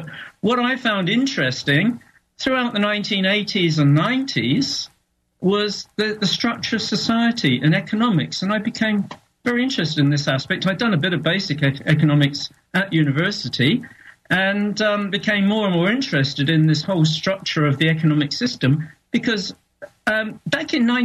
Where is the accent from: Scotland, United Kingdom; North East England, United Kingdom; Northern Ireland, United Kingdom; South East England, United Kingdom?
South East England, United Kingdom; Southampton; Well, I was born in England, in a place called Southampton on the south coast in 1950. Grew up in post-war Britain, so I actually looked at bomb sites as a child.